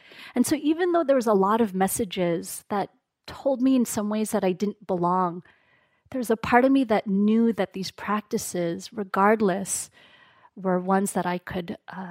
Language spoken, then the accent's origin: English; Canada; born there; Even though I was born in Canada, that was just kind of like the underlying current.